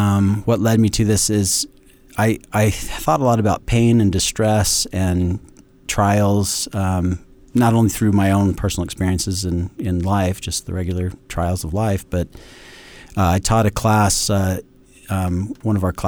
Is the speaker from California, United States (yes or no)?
no; Gilbert, Arizona, United States; now in Rexburg, United States; My wife and I are originally from Arizona. She grew up in Mesa. I grew up in Gilbert. And we spent the last 10 years down there.